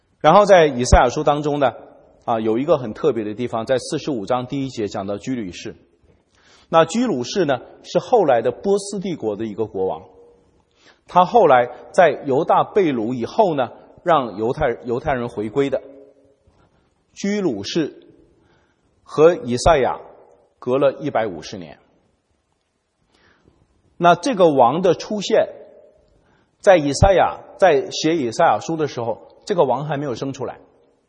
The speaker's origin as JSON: {"language": "Chinese", "country": "China", "said": "也包括我们中国人也在这里面也是有份的啊"}